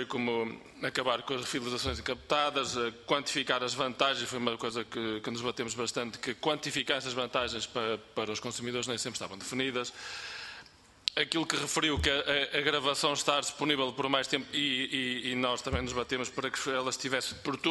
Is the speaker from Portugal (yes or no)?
yes; Portugal